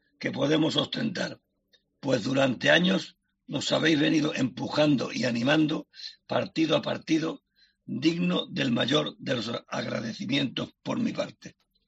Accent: Málaga, Andalusia, Spain

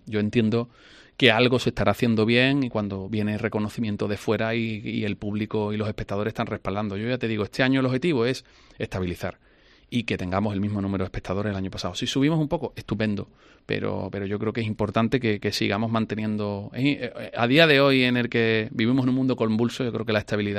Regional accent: Huelva, Andalusia, Spain; Soy de Huelva, como sabéis, y para mí es algo muy importante, muy emocional.

